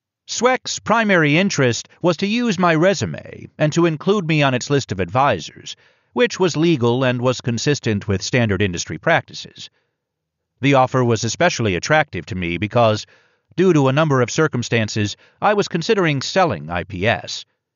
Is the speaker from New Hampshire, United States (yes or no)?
yes; New Hampshire, United States; held in Bretton Woods, New Hampshire, my home state.